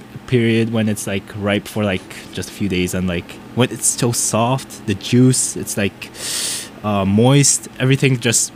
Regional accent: Bhutan; I'm a senior at Tufts. I hail from Bhutan, the Kingdom of Bhutan.

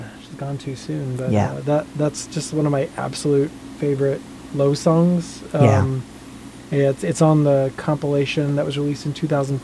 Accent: Texas, United States; That's really interesting, because I'm from Texas.

